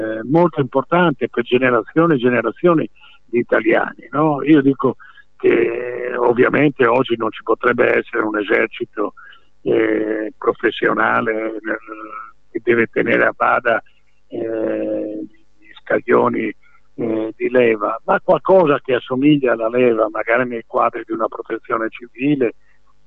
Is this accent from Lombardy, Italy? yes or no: no; Friuli-Venezia Giulia, Italy; io da friulano ho l'esperienza appunto dopo